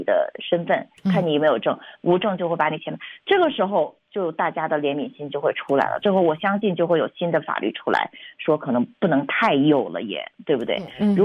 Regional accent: China; 那我们中国人，我不知道广义多少钱拿绿卡，好难呐

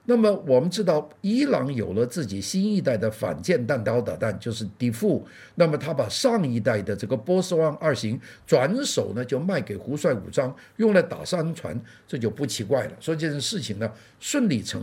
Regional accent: Guangdong, China; 因为这个就是就一个我们广东人叫懒贼啊

